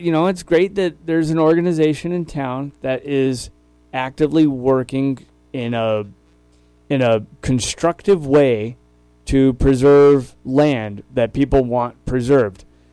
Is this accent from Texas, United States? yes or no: yes; El Paso, Texas, United States; I mean, I'm from El Paso. I grew up on the mountain on the north.